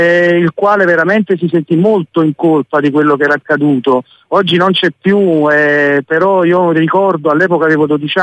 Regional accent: Naples, Campania, Italy; quel grande cuore che abbiamo dimostrato in tante occasioni come napoletani

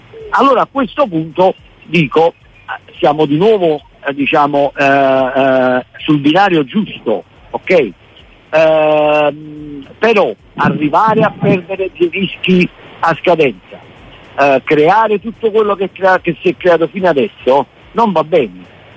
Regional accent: Naples, Campania, Italy; Sono napoletano, sono tifoso di Napoli

